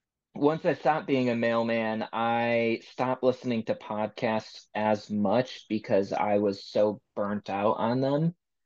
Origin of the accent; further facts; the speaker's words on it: New York, United States; also born or lived in Seattle, United States; I am from and currently living in Western New York. But I started this in Seattle. I was living there, and yeah, that's where I started.